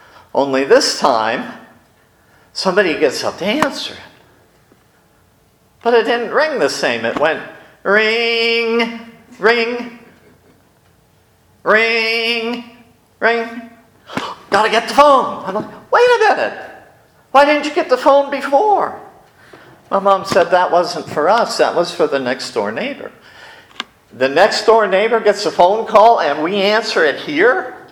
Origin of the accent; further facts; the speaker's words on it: Erie, Pennsylvania, United States; I grew up in Erie, and Erie was a big city, and we all had private lines.